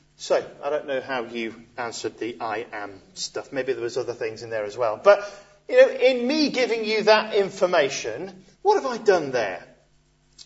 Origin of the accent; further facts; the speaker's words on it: Lancaster, North West England, United Kingdom; now in Bluntisham, United Kingdom; I am a resident of Bluntisham, perhaps where I was born. I am from Lancaster. In Lancashire, where God comes from.